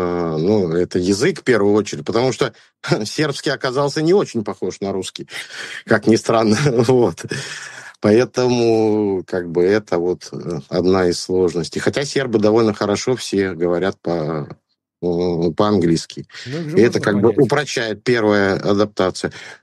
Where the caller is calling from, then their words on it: Belgrade, Serbia; Из Белграда.